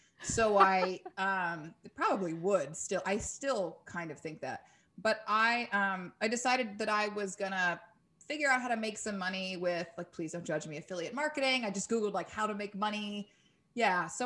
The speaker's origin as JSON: {"language": "English", "town": "Dallas", "region": "Texas", "country": "United States", "said": "we wanted to go back to the States. He lived in Austin most of his life. And I was from Dallas."}